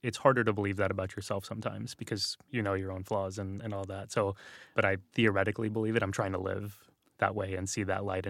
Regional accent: San Antonio, Texas, United States; we grew up in San Antonio, which it's majority minority. It's mostly minorities. And so, and largely Latino, mostly Hispanic.

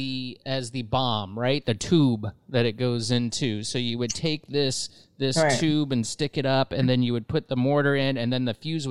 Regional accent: Florida, United States; I mean, growing up in Florida, obviously fireworks were a big part of my childhood

